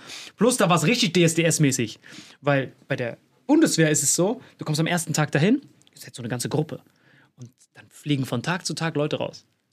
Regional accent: Bad Kreuznach, Rhineland-Palatinate, Germany; ich war noch nie in Hamburg, ich komme aus Bad Kreuznach mit meinem Freund.

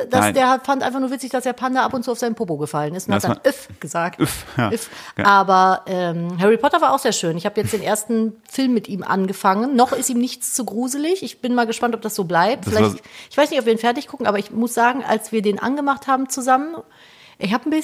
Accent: Cologne, North Rhine-Westphalia, Germany; ich bin ja, wie gesagt, in Köln groß geworden.

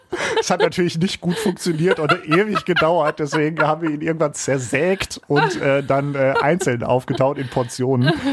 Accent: Leer, Lower Saxony, Germany; Ich komme ja aus Leer, aus Friesland.

